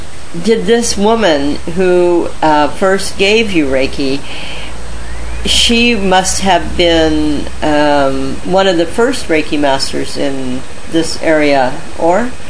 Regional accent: United States; accent: American English; And I'm using American English

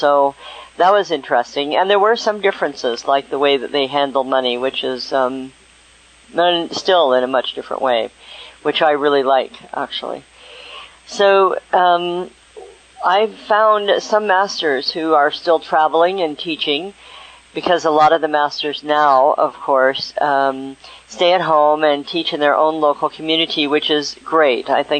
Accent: United States; these come from my being an American and going into another country

